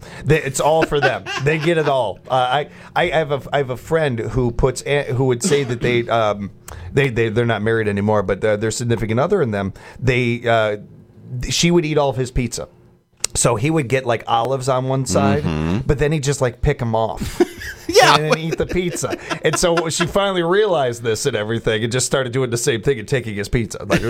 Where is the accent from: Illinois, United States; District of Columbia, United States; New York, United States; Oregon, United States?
Illinois, United States; Chicago; But again, I'm a Chicagoan.